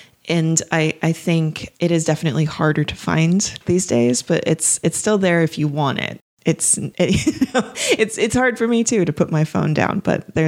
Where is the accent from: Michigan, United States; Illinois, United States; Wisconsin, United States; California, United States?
California, United States; Los Angeles; I grew up in Los Angeles and I bounced around a lot after that, but I was often in big cities.